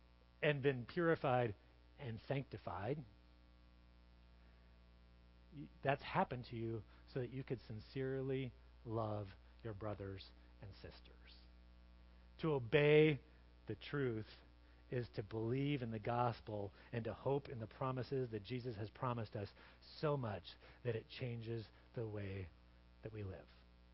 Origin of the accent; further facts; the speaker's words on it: Corvallis, Oregon, United States; We grew up in Corvallis, and he was out playing in the yard.